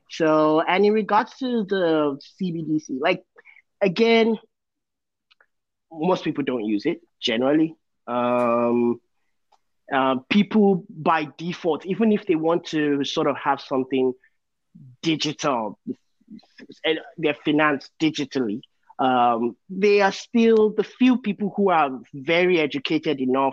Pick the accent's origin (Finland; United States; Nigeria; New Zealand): Nigeria; now in Canada; But I'm originally from Nigeria, just moved to Canada.